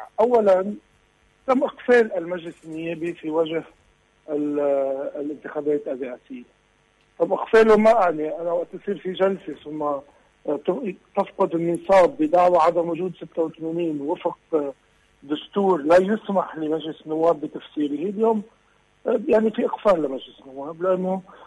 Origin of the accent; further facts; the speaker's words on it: Lebanon; يعني على القليل بيعرفوا أكثر بكثير مننا نحن كلبنانيين